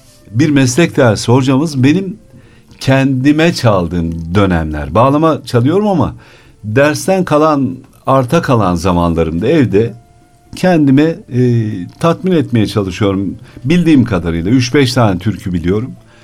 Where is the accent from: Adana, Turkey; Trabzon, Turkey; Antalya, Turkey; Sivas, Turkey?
Sivas, Turkey; 1962 Sivas doğumluyum. İlk orta lise eğitimimi orada yaptım.